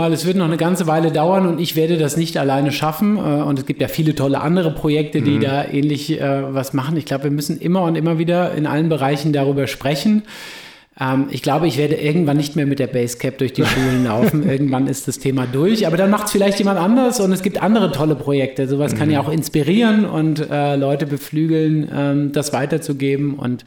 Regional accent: Herborn, Hesse, Germany; Also ich weiß, aus der Gegend, aus der ich komme, aus Herborn

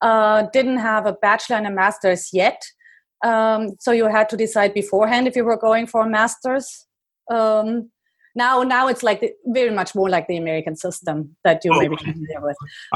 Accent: Germany; And it was relatively close to Eastern Germany. So I grew up in the West, but relatively close to the border.

